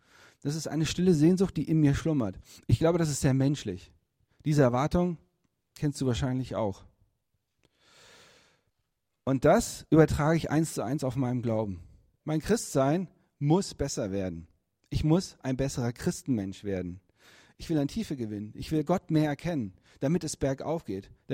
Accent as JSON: {"language": "German", "region": "Berlin", "country": "Germany", "said": "Als Berliner macht es auch keinen Sinn, auf nach irgendwelchen Bergen zu gucken."}